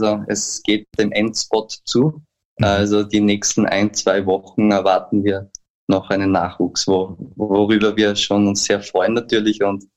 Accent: Austria; Ich komme aus Österreich und habe dort eben Sport, Psychologie und Philosophie studiert, auf Lehramt

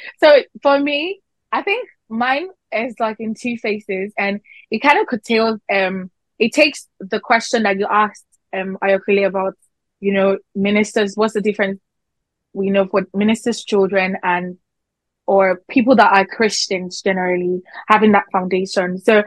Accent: Nigeria; because, you know, as a Nigerian child, they say it takes a village to like raise a child.

